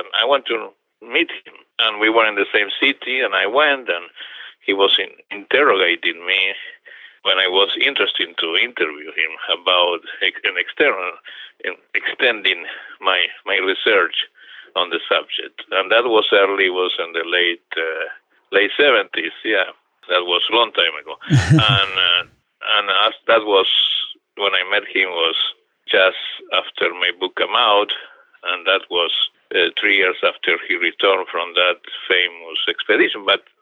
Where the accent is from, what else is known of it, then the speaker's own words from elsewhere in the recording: Buenos Aires, Argentina; I was growing up in Argentina, in Buenos Aires